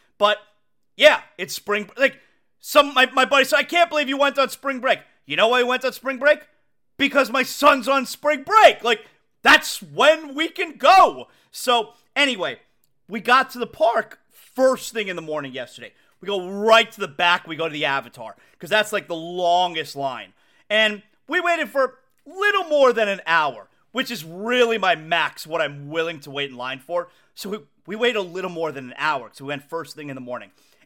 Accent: Florida, United States; I grew up here in Florida

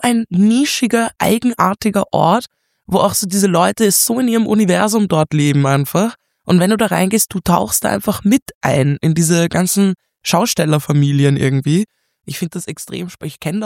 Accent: Vienna, Austria; Ich komme aus Wien.

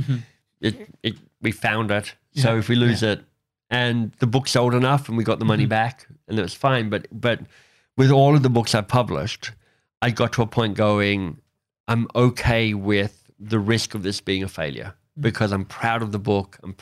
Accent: Canada; Well, as a Canadian, I don't know.

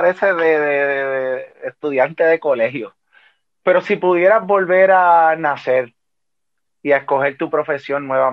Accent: Adjuntas, Puerto Rico; ¡Wow! Barón, ¡mi pueblo!

